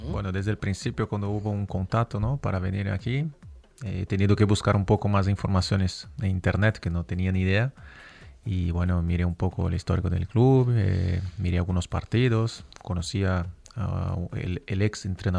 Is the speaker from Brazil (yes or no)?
yes; Brazil; Spanish is a second language; me vas a decir que un poco loco, ¿no? Porque soy de Brasil y el fútbol es lo que hay.